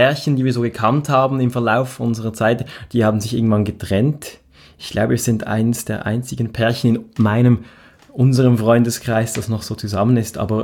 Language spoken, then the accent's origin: German; Reigoldswil, Basel-Landschaft, Switzerland; Also ich bin ja in Reigoldswil aufgewachsen, in einem schönen, idyllischen, sehr idyllischen Dorf mit einer Gondelbahn zur Wasserfalle